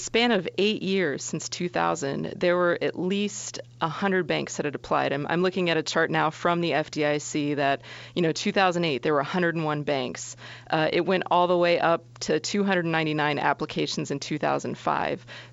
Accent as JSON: {"language": "English", "region": "Florida", "country": "United States", "tie": "born or raised there", "said": "I mean, even where I grew up in Florida, the banks that I used to talk to there as a reporter are down to at least half at this point."}